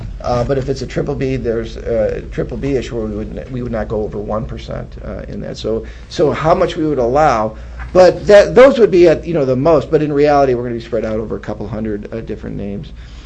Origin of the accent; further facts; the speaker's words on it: Dearborn, Michigan, United States; born there; I was born in Dearborn, Michigan, actually.